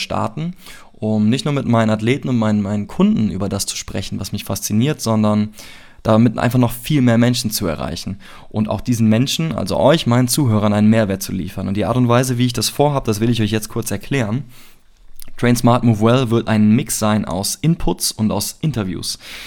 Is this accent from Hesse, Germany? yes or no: no; Cologne, North Rhine-Westphalia, Germany; ich komme aus Köln.